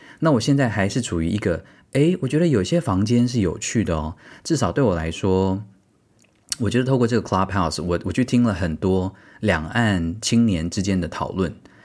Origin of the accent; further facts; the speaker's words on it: Taiwan; moved away as an adult; 因为到了国外念书，然后开始对身为台湾人这件事情的意识变得很强的台湾人，像我是其中一位